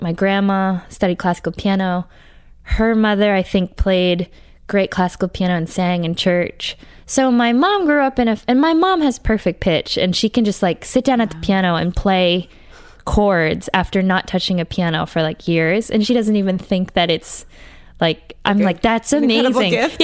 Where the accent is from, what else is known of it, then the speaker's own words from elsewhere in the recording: Brookline, Massachusetts, United States; No, I'm from Brookline, Massachusetts.